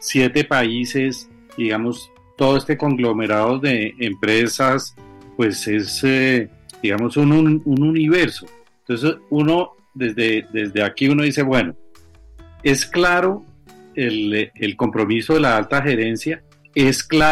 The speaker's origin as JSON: {"language": "Spanish", "country": "Colombia", "said": "Soy un colombiano común y corriente"}